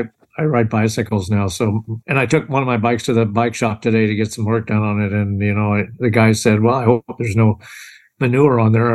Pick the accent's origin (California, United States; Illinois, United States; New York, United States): Illinois, United States; Quincy; Yeah, I'm from Illinois. I'm from Western Illinois. I'm from a town called Quincy